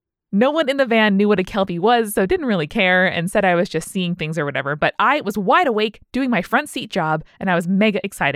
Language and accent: English; United Kingdom; Being British, I decided the best course of action was to apologize